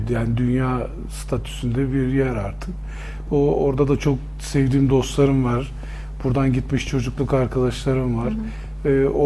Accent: Ankara, Turkey; Ya ben Ankara doğumluyum. Hı-hı. Ankara'da doğdum, büyüdüm.

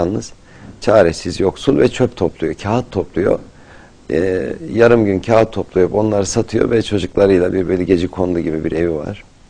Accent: Malatya, Turkey; Evet, Malatya doğumluyum ben

